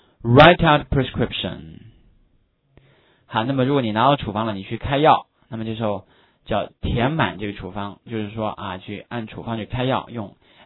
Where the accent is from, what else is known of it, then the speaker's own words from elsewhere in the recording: China; 那么啊我们中国人都知道要吃什么药，对不对啊？